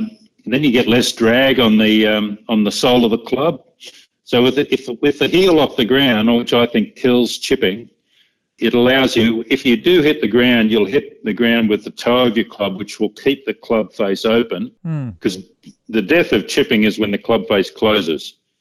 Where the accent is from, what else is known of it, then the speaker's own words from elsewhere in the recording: Sydney, New South Wales, Australia; I'm from Sydney